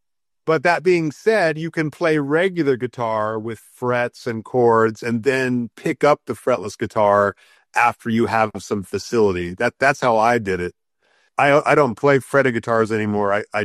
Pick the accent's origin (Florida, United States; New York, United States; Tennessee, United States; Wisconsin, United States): Tennessee, United States; Nashville; But I would say I'm from Nashville, Tennessee, where we play a lot of country music, a lot of blues music.